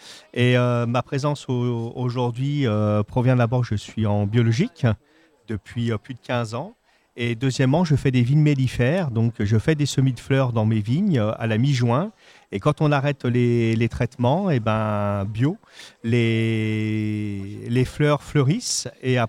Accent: Les Marches, Auvergne-Rhône-Alpes, France; Eh bien donc les marches Portes de Savoie.

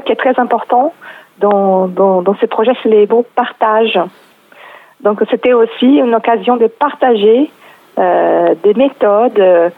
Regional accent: Brazil; French is a second language; now in Paris, France; moi je suis brésilienne

